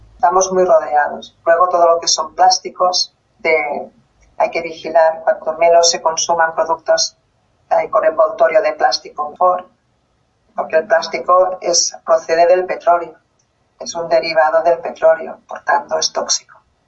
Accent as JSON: {"language": "Spanish", "region": "Catalonia", "country": "Spain", "said": "Yo soy de cerca de Barcelona, estoy cerca de Barcelona, y en esta zona tenemos unas cuantas."}